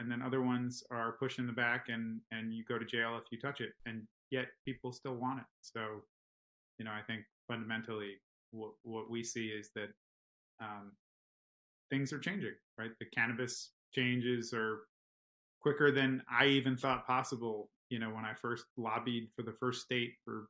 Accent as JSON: {"language": "English", "region": "New York", "country": "United States", "tie": "born or raised there", "said": "places that I grew up in New York, going across to New Jersey 20 years ago"}